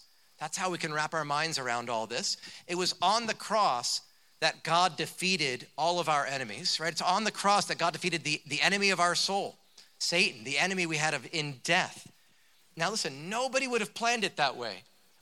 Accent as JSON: {"language": "English", "region": "New Jersey", "country": "United States", "said": "I was from New Jersey. We're not compassionate by default, okay?"}